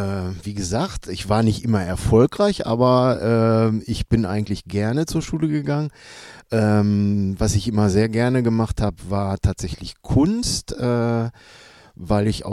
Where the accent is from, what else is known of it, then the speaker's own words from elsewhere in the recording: Gelsenkirchen, North Rhine-Westphalia, Germany; weil das in meinem Heimatort Gelsenkirchen-Buer eine lange Tradition hat.